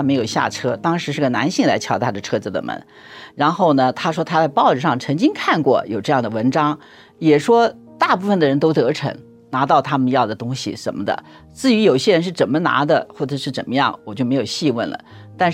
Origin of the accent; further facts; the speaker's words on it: Taiwan; moved away as an adult; now in United States; 我呢是台湾出生的，在那边受教育，然后移民美国几十年了。